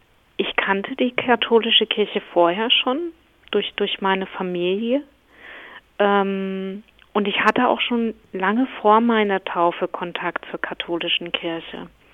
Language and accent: German; Mecklenburg-Vorpommern, Germany; Ich habe meine Kindheit in der DDR verbracht, in Mecklenburg. Ich bin in einer katholischen Familie groß geworden, war aber als Kind nicht getauft.